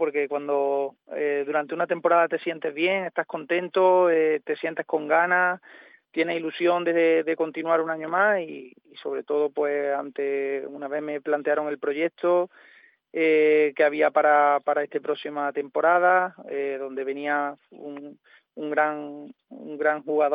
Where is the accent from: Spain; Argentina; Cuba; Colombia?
Spain; Puente Genil, Andalusia; continuar un año más aquí en Puente Genil, en mi pueblo